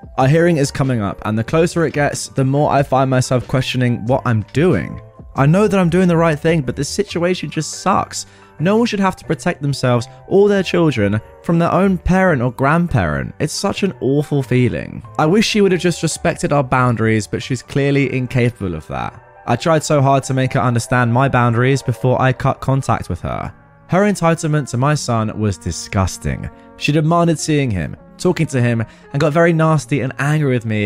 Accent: England, United Kingdom; I'm English.

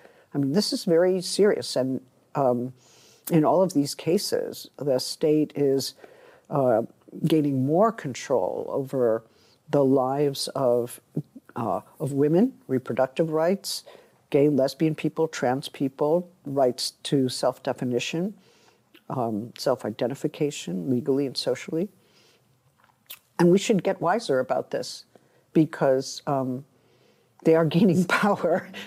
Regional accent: United Kingdom; well, I am on the other side. I'm British and I'm on the other side.

